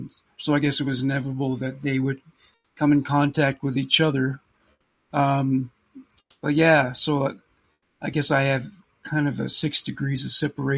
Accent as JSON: {"language": "English", "region": "Nova Scotia", "country": "Canada", "said": "I'm actually from Nova Scotia. I lived in the Halifax area briefly when I was like a toddler."}